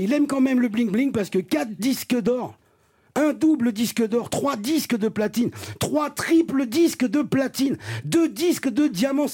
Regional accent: Marseille, Provence-Alpes-Côte d'Azur, France; Et quand on est marseillais, avant d'être quoi que ce soit d'autre, on est marseillais.

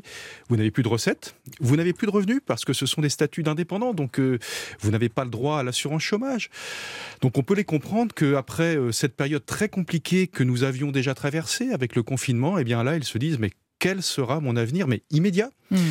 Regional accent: France

